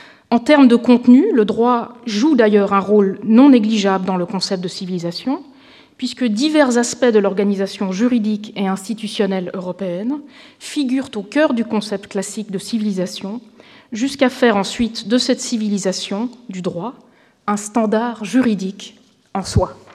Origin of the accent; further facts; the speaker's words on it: Switzerland; Donc je me sens particulièrement honorée d'être reçue en tant que Suissesse aujourd'hui.